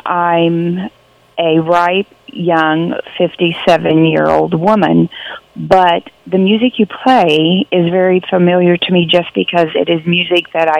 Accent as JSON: {"language": "English", "region": "Kansas", "country": "United States", "tie": "born or raised there", "said": "I grew up in Kansas, in western Kansas, my whole life. I grew up in Kansas."}